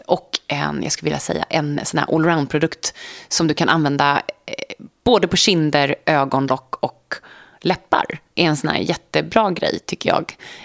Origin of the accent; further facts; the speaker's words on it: Sweden; now in New York, United States; Så den kan jag fortfarande tycka är rolig att gå i som svensk i New York. Men idag tycker jag att man hittar så himla mycket hemma i Sverige.